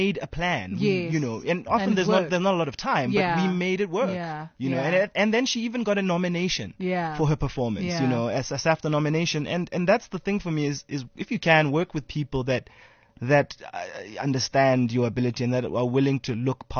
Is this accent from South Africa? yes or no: yes; South Africa; So, yeah, it was tough, you know, growing up in South Africa.